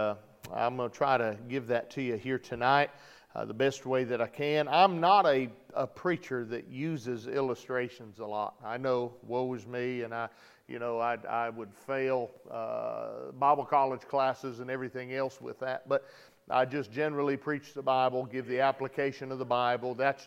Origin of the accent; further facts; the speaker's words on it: Michigan, United States; I've been deer hunting in Michigan. I grew up in Michigan.